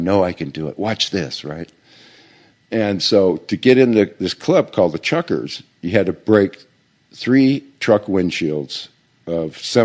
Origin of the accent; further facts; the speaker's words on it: Sherman Oaks, California, United States; we grew up in Sherman Oaks when the Ventura Freeway wasn't there, right?